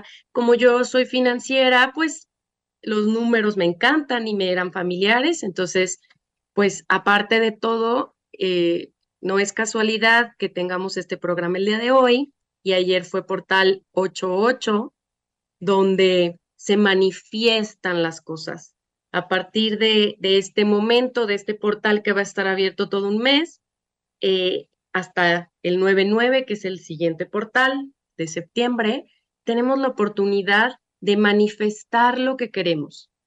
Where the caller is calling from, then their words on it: Mexico; Yo estoy en México. Por eso mi acento es diferente a ese acento divino argentino que tanto me gusta, tan amoroso, tan armonioso.